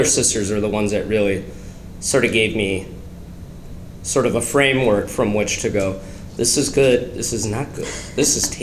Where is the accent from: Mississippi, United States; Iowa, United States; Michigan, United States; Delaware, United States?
Michigan, United States; St. Clair Shores; also born or lived in Grosse Pointe; On the east side in St. Clair Shores.